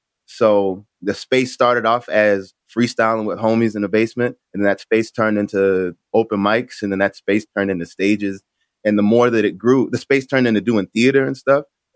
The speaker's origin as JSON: {"language": "English", "town": "Birmingham", "region": "Alabama", "country": "United States", "tie": "born or raised there", "also_born_or_lived": "Maryland", "said": "Well, I'm a military kid. I'm a military brat. So I grew up all around the country. All around the East Coast. Maryland, Alabama."}